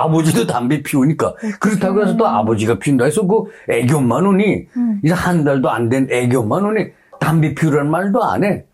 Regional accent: Maengsan, South Pyongan, North Korea; moved away as an adult; also born or lived in Kaesong; now in South Korea; 저는 1955년도에 개성시에서 출생했고 59년도에 성분이 나쁜 걸로 해서 평안남도 맹산 그 두메산골로 59년도 12월 내가 5살 때 출방을 돼서 맹산에 가서 한 50년 거의 살다가 58살에 대한민국에 입국하였습니다.

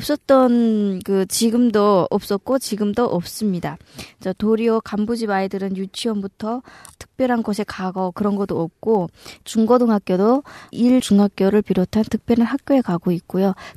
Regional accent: North Korea; now in South Korea; 저도 그 탈북민이기도 하고

